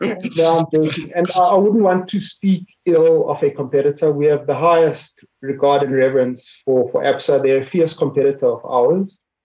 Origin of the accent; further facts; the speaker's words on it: South Africa; those places that I was referring to as a South African, those places where we've got national competitive advantage.